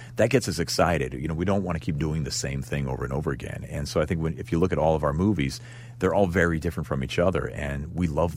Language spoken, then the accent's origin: English; Portland, Oregon, United States; And I grew up in Portland, Oregon.